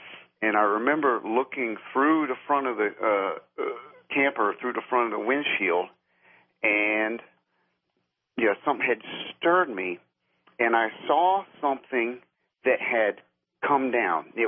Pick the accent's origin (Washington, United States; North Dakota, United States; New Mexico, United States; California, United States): New Mexico, United States; now in Virginia, United States; I grew up in New Mexico in the early 70s.